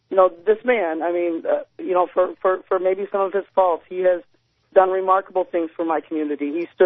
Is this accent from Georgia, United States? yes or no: no; Chicago, Illinois, United States; I am a transgender Native American. I'm from Chicago.